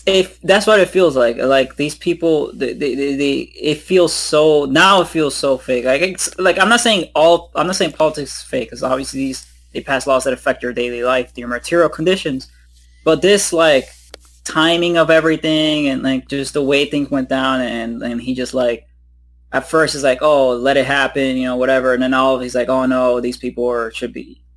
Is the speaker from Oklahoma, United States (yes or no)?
no; Brooklyn, New York, United States; Oh, no, I'm not from, I'm from Brooklyn.